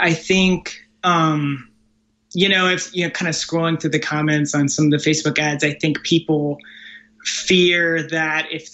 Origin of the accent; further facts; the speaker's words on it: Richmond, Virginia, United States; now in Texas, United States; So I moved to Texas 3 years ago. I grew up in Richmond, Virginia. I grew up hunting and fishing.